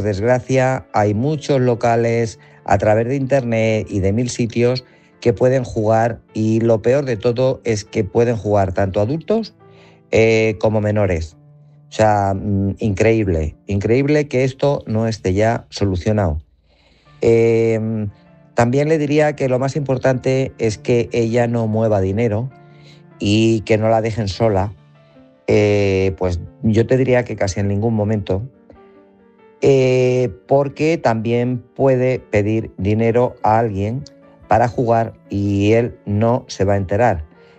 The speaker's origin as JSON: {"language": "Spanish", "town": "Guadalajara", "region": "Castilla-La Mancha", "country": "Spain", "said": "de Guadalajara."}